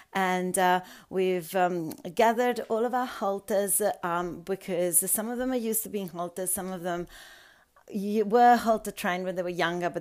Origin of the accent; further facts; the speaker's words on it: Bologna, Emilia-Romagna, Italy; As I was growing up in Italy, in the town of Bologna, I was dreaming of having lots of animals, especially dairy goats.